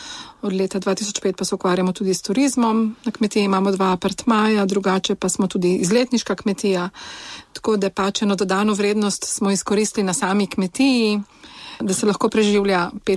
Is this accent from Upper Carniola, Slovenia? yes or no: no; Čadrg, Gorizia, Slovenia; Ja, jaz sama prihajam iz Čadrga.